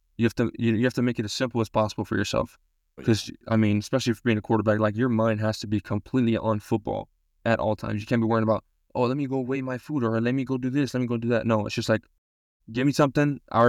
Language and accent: English; San Diego, California, United States; So again, I grew up in San Diego, grew up a Charger fan, grew up watching Drew Brees.